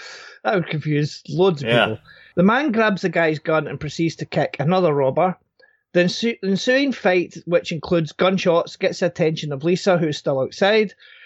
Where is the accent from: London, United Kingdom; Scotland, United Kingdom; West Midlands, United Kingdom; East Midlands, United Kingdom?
Scotland, United Kingdom; I'm Scottish